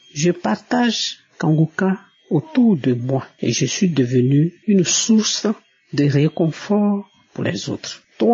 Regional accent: Abidjan, Côte d’Ivoire; Je suis une Ivoirienne vivant à Abidjan

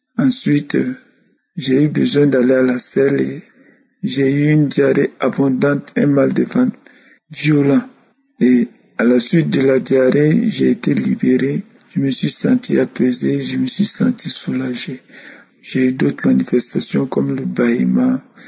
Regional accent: Burkina Faso; Shalom, moi je suis du Burkina Faso.

